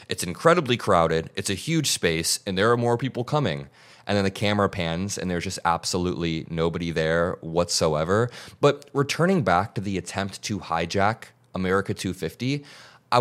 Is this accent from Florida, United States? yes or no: no; Indiana, United States; I grew up in Indiana, and in Indiana, there is a very strong immigrant community in Northwest Indiana where I grew up.